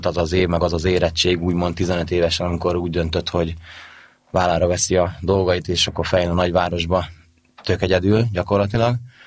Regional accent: Tiszaújváros, Borsod-Abaúj-Zemplén, Hungary; ugye én Tiszaújvárosban nőttem fel

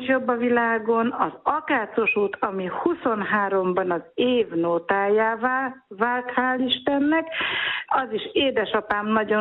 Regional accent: Solt, Bács-Kiskun, Hungary; Tehát nálunk ez Bács-Kiskun megyei részről származom, Soltról, és ott nagyon szeretnek mulatni.

